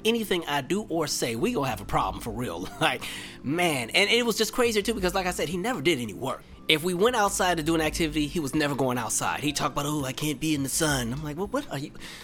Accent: West Coast, United States; I was sharing my experience of what it was like growing up on the West Coast and growing up in an area where, you know, you had a lot of families who were biracial

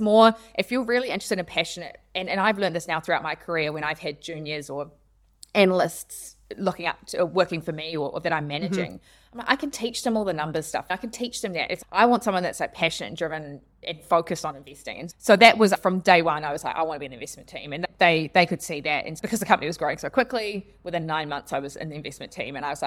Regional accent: Auckland, New Zealand; So I was born and raised in Auckland in New Zealand, and went to school there, and then went to university in Christchurch.

